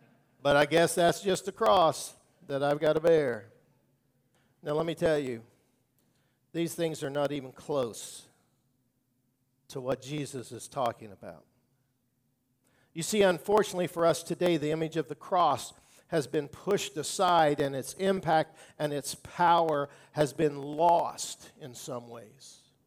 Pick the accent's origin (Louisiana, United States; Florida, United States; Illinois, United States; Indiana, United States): Indiana, United States; Brazil; I grew up in a small, just early growing up, in a small Methodist church in my hometown of Brazil, Indiana.